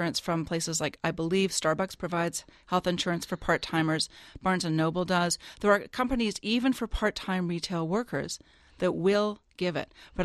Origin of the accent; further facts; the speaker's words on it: Canada; I attended the University of Toronto. I'm Canadian originally